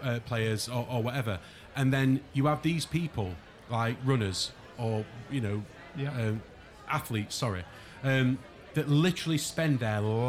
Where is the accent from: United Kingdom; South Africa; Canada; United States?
United Kingdom; I know that sounds very biased coming from us as British